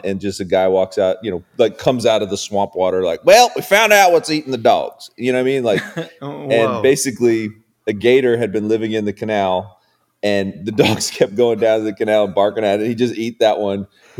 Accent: Florida, United States; I grew up in South Florida where, you know, Caribbeans just have roosters as pets.

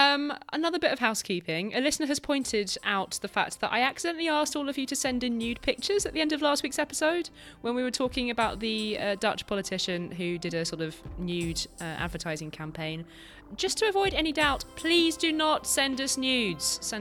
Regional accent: United Kingdom; I tried to give blood in France and was told I can't because I'm British.

